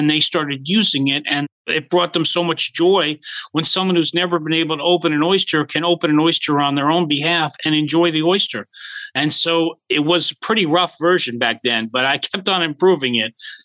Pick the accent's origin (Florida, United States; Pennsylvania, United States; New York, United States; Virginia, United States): New York, United States; East Hampton; Well, I grew up here in East Hampton, New York, and we have a estuary right outside on our backyard, which grows oysters and clams.